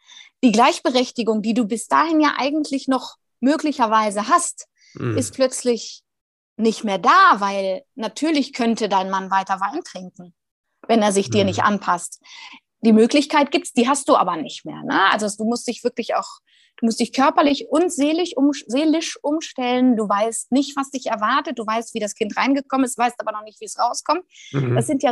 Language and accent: German; Rhineland, Germany; Jetzt bin ich ja auch Rheinländerin und rede ganz gerne